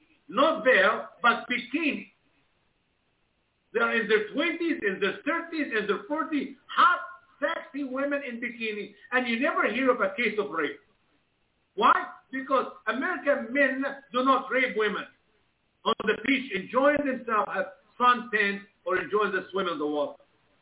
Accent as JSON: {"language": "English", "country": "Egypt", "tie": "born or raised there", "said": "In our home where I grew up in Egypt"}